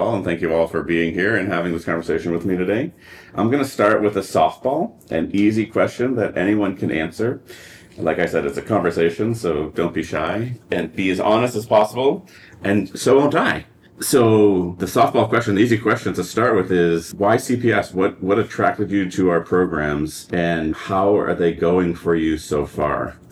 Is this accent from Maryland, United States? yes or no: no; New Hampshire, United States; I come from New Hampshire, so it's good.